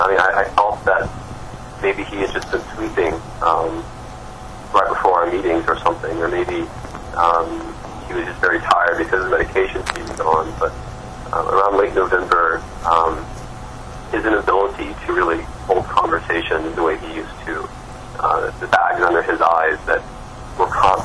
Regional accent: Alabama, United States; now in Boston, United States; I was born in Alabama in a very conservative household, and growing up with an Eagle Scout

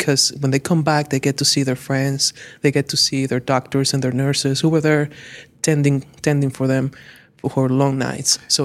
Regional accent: Dominican Republic; now in United States; I came all the way from the Dominican Republic

